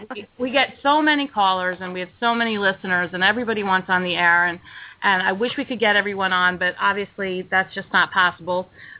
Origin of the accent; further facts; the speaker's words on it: Pennsylvania, United States; I'm of course from the Philadelphia suburbs.